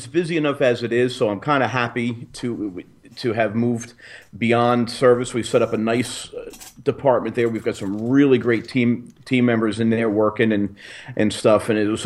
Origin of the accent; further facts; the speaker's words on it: New Jersey, United States; moved away as an adult; now in Nashville, United States; I've only been down here for about a month. I was born and raised in New Jersey, and obviously KEF's North American offices are in New Jersey.